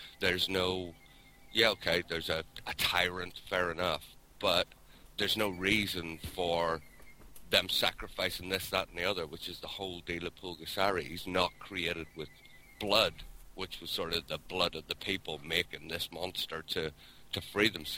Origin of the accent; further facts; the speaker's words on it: Northern Ireland, United Kingdom; But that's just because I'm Northern Irish.